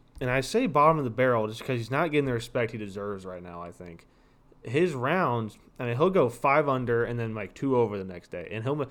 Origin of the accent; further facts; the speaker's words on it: Knoxville, Tennessee, United States; I know we're from Knoxville, and we do this filming here in Knoxville together.